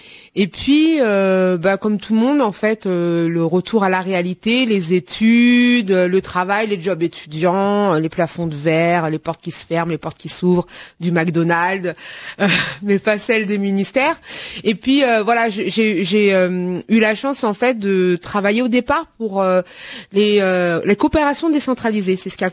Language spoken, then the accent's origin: French; France; born there; je connaissais pas ce pays qui était un peu le mien, parce que je suis née en France.